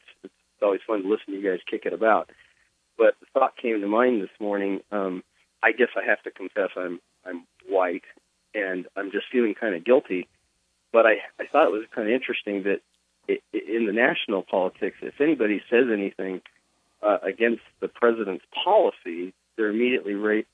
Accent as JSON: {"language": "English", "town": "Denver", "region": "Colorado", "country": "United States", "tie": "born or raised there", "said": "I grew up in Denver, and we were in, there was forced segregation in the school that I went to."}